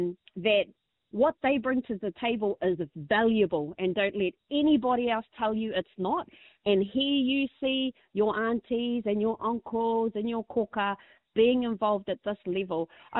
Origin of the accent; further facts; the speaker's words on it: Gisborne, New Zealand; when I was a tamaiti growing up in Turanganui a Kiwa